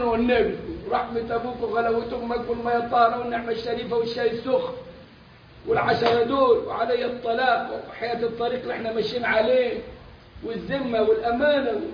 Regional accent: Egypt

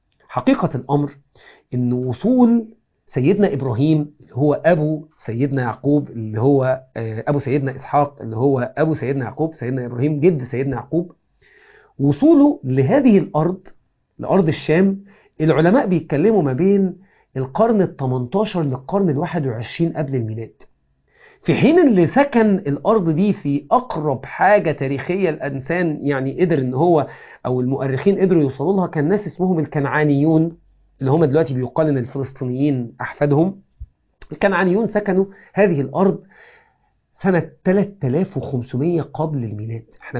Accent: Egypt; أنا مفروض إن أنا مصري الجنسية، لو جيت حلل مش هلاقي إن أنا مصري 100%، في أقوام وفي أجناس.

